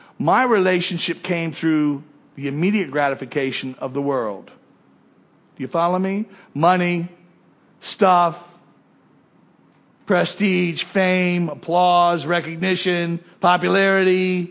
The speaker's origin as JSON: {"language": "English", "town": "West Palm Beach", "region": "Florida", "country": "United States", "tie": "born there", "said": "I was born in West Palm Beach."}